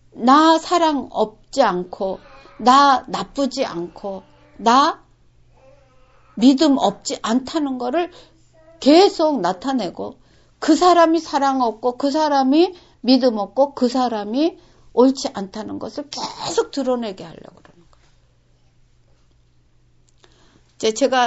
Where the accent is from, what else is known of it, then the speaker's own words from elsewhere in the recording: South Korea; 외국인 속에서 나는 한국 사람이에요. 내 나라는 한국이라고 하는 것이 되면